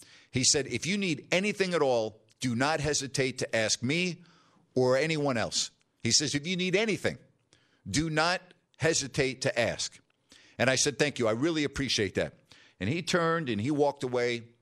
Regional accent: Long Island, New York, United States; had it not been growing up in New York on Long Island listening to Marv do Rangers and Knicks games.

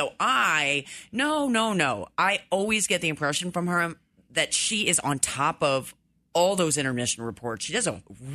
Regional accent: Philadelphia, Pennsylvania, United States; I mean, I grew up in Philadelphia, so we had bridges named after everybody.

